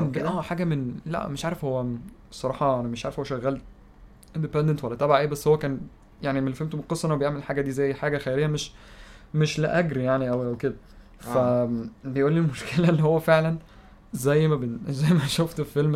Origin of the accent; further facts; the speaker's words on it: Egypt; والمشكله اللي في الكالتشر بتاعتنا كمصريين